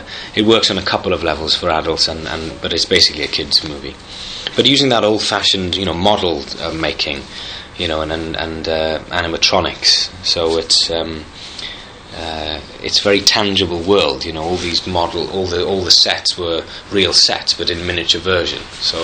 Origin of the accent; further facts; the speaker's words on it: United Kingdom; now in United States; I'm a British guy living in America